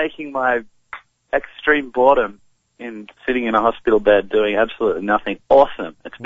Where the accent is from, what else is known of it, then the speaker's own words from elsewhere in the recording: Sydney, New South Wales, Australia; I'm born and bred in Sydney, Australia.